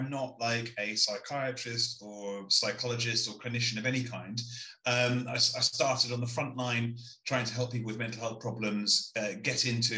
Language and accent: English; Barnet, London, United Kingdom; also born or lived in Enfield / Edmonton; I was born in Enfield, raised in Edmonton between the ages of 0 to 6, and then grew up for the rest of my life in Barnet.